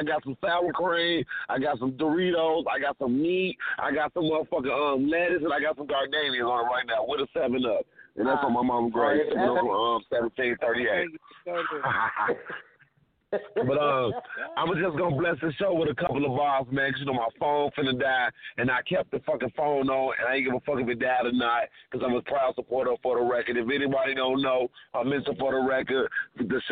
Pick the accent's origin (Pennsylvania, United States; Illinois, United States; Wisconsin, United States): Illinois, United States; Chicago; No, I'm from Chirac, man.